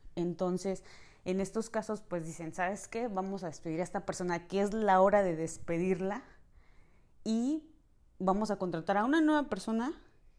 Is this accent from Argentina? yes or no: no; Mexico; moved away; me requerían que como turista estando aquí, si yo no salía del país, solamente me daban una visa como mexicana de 90 días